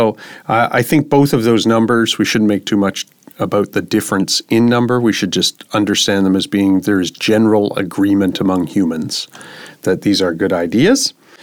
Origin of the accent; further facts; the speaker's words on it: Canada; I'm a Canadian, right? So I was brought up in opposition to what we call the American War of Independence.